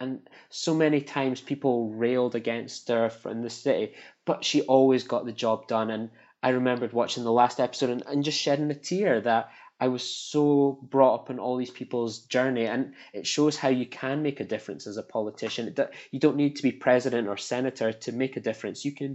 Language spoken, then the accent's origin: English; Scotland, United Kingdom; I take great pride as a Scotsman that Ron Swanson's favorite part of this holiday is coming to my home country.